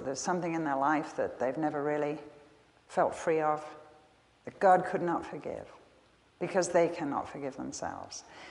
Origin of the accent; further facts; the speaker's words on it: England, United Kingdom; Actually, she put one more little thing in there because I'm English.